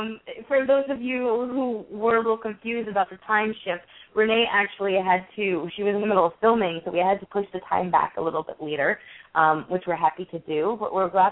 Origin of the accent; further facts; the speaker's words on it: Brooklyn, New York, United States; I grew up in Brooklyn, so I'm kind of a little Brooklyn girl myself